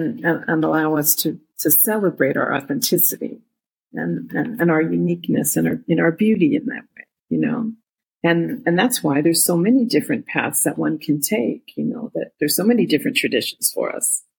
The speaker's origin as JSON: {"language": "English", "country": "United States", "said": "You know, I'm Mexican American. I was raised Catholic, and I went to Catholic school for all the 12 years of my education."}